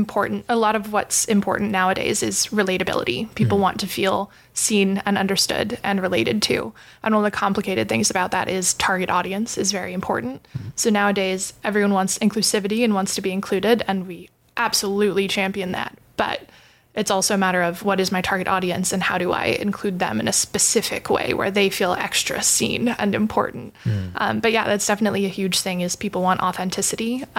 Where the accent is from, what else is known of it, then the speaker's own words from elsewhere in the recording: California, United States; now in Bellingham, United States; I'm a freelance writer and editor, and I'm from SoCal, but I live in Bellingham, and that is home.